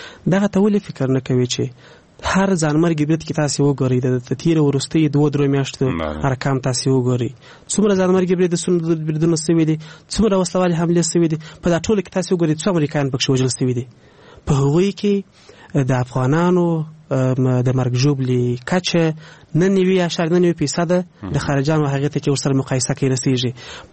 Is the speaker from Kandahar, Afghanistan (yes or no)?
yes; Kandahar, Afghanistan; زه خپل د کندهار يم، زه خپل د کندهار پنجوایي پیژنم، ټول صاحب بلدم